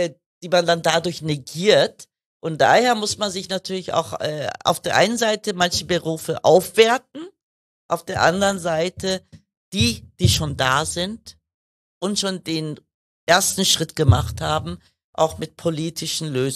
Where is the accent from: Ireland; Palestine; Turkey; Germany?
Germany; Ich meine, Deutschland ist meine Heimat